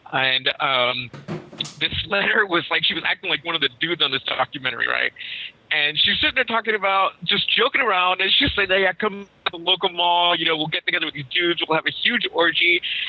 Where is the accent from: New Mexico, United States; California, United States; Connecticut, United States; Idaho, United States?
California, United States; San Jose; Growing up, you know, having a lot of Latino men around me, growing up in San Jose, you have this idea of what you're supposed to be like as a dude, right?